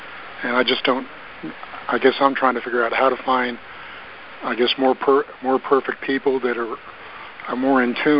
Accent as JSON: {"language": "English", "town": "Dallas", "region": "Texas", "country": "United States", "said": "I'm from Dallas, Texas."}